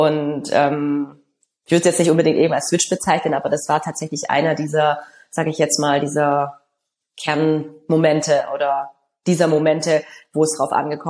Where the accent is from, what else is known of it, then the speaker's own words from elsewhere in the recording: Stuttgart, Baden-Württemberg, Germany; wir hatten dann 2007 die Weltmeisterschaft in Stuttgart, das heißt in meiner Heimatstadt.